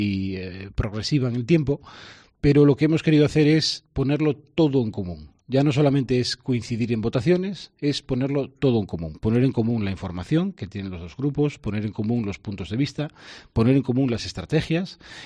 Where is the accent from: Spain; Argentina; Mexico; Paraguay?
Spain; Castropol, Asturias; Yo soy vecino del noroccidente de Asturias, vengo de Castropol